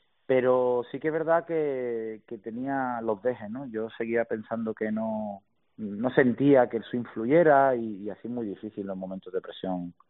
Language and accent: Spanish; Spain; como un buen país que somos, español futbolero típico, lamentablemente, solo fútbol.